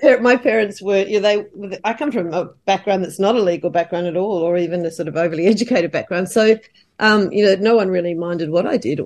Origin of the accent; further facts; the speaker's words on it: Australia; Well, we kind of are a bit the daggy cousin.